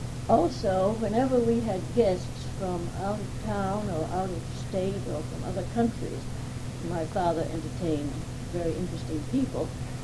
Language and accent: English; Concord, Massachusetts, United States; Having been a child on the farm of Simon Willard, which was commemorated by that stone on Elm Street, I couldn't help it.